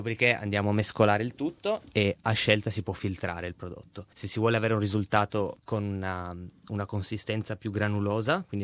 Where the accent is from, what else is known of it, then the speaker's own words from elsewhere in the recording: Turin, Piedmont, Italy; Sì, sono di Torino